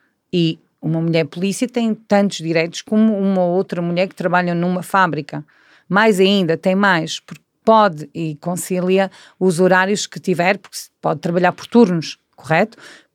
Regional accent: Portugal; porque eu sou de Portugal.

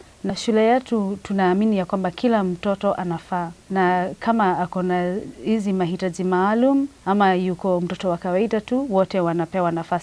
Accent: Kenya; Na mimi nikiwa mdogo Kenya, shule zenye nilisomea

